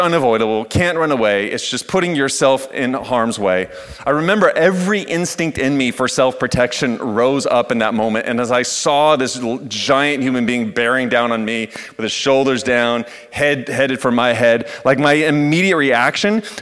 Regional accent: United States; I'm American, so I will.

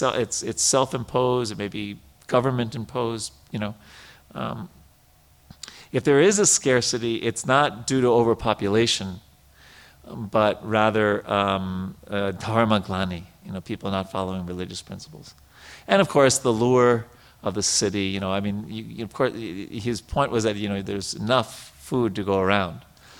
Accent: New York, United States; especially for me, I'm a city boy. I grew up in New York.

